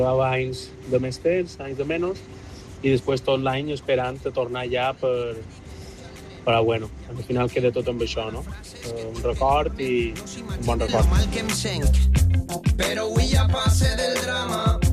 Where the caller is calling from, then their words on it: Palma, Balearic Islands, Spain; de Palma.